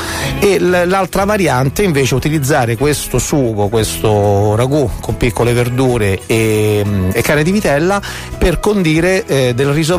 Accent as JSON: {"language": "Italian", "region": "Emilia-Romagna", "country": "Italy", "said": "da vera romagnola"}